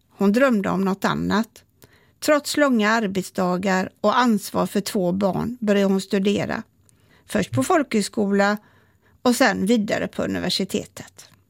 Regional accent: Gothenburg, Västra Götaland County, Sweden; Jag växte upp i Kortedala i Göteborg, en av Sveriges första moderna förorter.

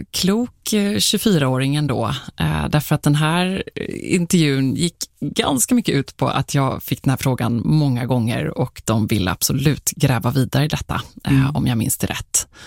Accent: Gothenburg, Västra Götaland County, Sweden; mitt flickrum stod kvar länge hemma i Göteborg hos mamma och pappa.

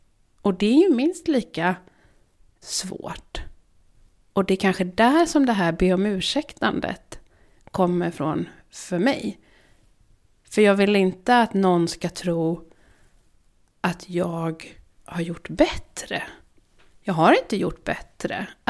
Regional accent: Småland, Sweden; now in Stockholm, Sweden; När jag kommer hem till min småländska hemstad. Då kan jag inte prata som jag gör nu. För då kanske någon får för sig att jag tror att jag har blivit något. Eller att jag är någon. För att jag bor i Stockholm.

